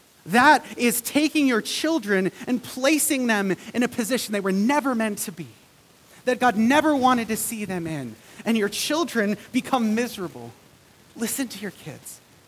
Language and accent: English; Canada; Of course, I'm Canadian.